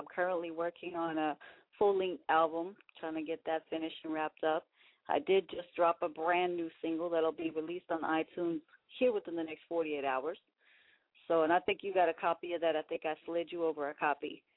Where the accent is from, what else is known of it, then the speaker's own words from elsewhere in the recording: California, United States; now in Sacramento, United States; I'm originally from the Bay Area. I'm holding it down here in the 916, representing for all of Cali.